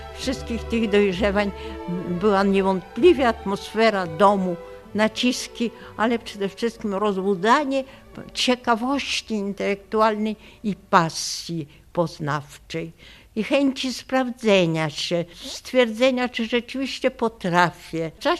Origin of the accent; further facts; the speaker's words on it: Vilnius, Vilnius County, Lithuania; Wychowałam się w Wilnie, gdzie przecież było tylu młodych i autentycznych poetów.